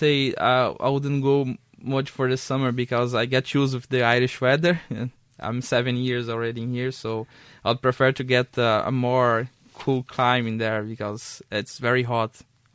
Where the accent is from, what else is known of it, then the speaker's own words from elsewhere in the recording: Araputanga, Mato Grosso, Brazil; English is a second language; Yes, I'm from Mato Grosso. And the city is called Araputanga. It's a small city. It's a county from the state.